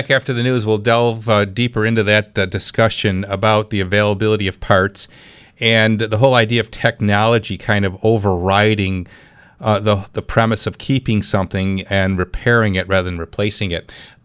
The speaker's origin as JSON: {"language": "English", "town": "Clarence", "region": "New York", "country": "United States", "tie": "born or raised there", "said": "It's a Monday in the Clarence Town Park. So lots of things coming up in my hometown."}